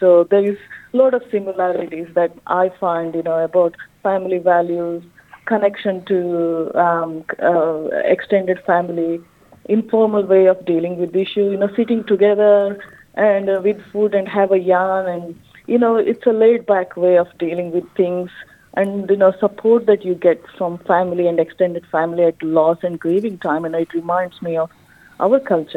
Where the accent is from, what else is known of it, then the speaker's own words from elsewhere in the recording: India; now in Australia; Growing up in India, you know, I saw a lot of disparity and inequality